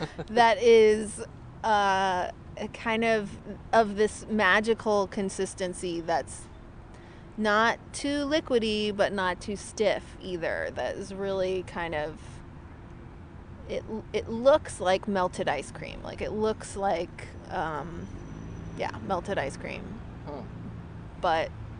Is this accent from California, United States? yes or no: yes; San Francisco, California, United States; I grew up here in San Francisco, and there were, you know, there's tons of coffee shops here, and they all served espresso.